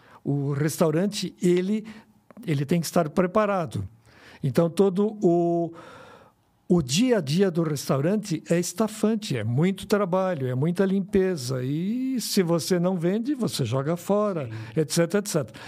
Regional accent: Porto Alegre, Rio Grande do Sul, Brazil; also born or lived in Brasília; now in São Paulo, Brazil; Eu saí de Porto Alegre em 83. Nós, toda a nossa família, saiu de Porto Alegre em 83. Nós passamos 2 ou 3 anos em Brasília. Em 87, a gente veio a São Paulo.

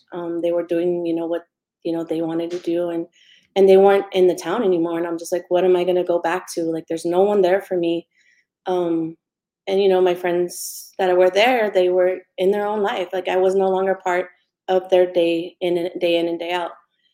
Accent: Fort Stockton, Texas, United States; also born or lived in El Paso / Seminole; because I am from Fort Stockton, born and raised. And that's just our town that we've lived in all of our lives.

